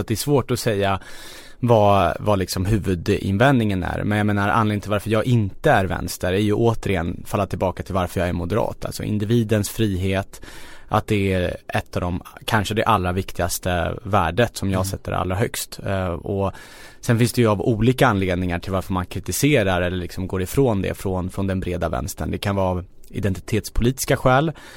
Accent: Kista, Stockholm County, Sweden; born or raised there; also born or lived in Husby

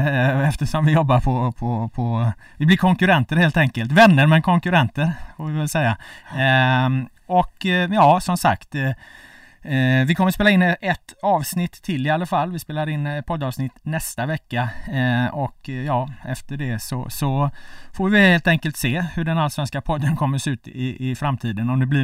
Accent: Gothenburg, Västra Götaland County, Sweden; now in Stockholm, Sweden; jag är från Göteborg. Jag får flytta hem, vilket jag är väldigt lycklig över.

